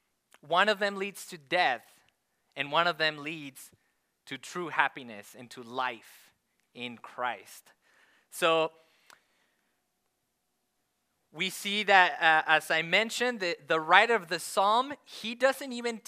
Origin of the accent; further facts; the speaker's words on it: Mexico; I'm married, I live in Aberdeen, I'm from Mexico.